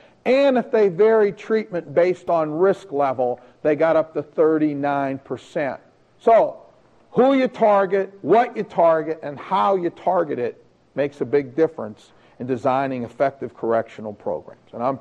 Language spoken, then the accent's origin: English; Ohio, United States; This program, Mahoning County, this is my hometown